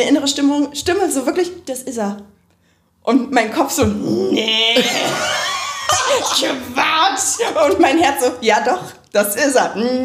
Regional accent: Düsseldorf, North Rhine-Westphalia, Germany; ich komme aus Düsseldorf

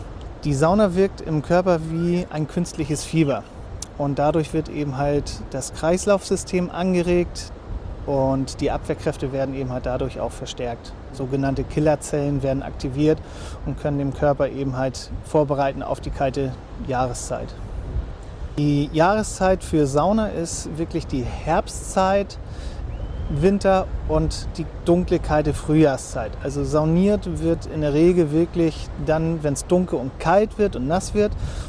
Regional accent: Lübeck, Schleswig-Holstein, Germany; born there; now in Fehmarn, Germany; das Wasser und die Ostsee hat mich von meinem ersten Tag quasi an begleitet, da ich gebürtiger Lübecker bin. Und jetzt bin ich eben halt quasi angekommen, wo ich hin wollte, ans Meer.

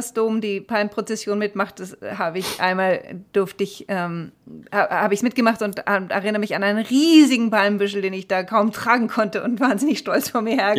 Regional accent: Rhineland, Germany; bei uns im Rheinland

